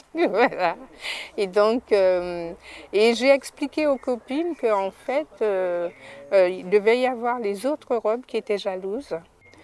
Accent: Guadeloupe; born there; Je suis née en Guadeloupe.

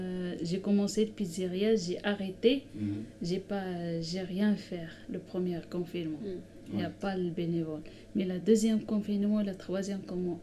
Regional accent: Morocco; French is a second language; moved away as an adult; now in Nantes, France; j'ai appris le français au Maroc. Mais depuis que j'ai entré en France, j'ai fait les cours de français dans une association gratuite.

